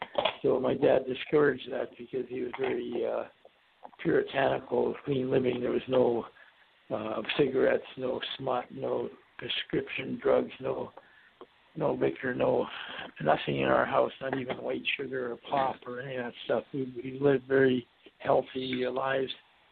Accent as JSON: {"language": "English", "town": "Calgary", "region": "Alberta", "country": "Canada", "tie": "born or raised there", "said": "by the time I came to Calgary, I was 3 years old. So it's from the 50s on, pretty much, I was living in the big m"}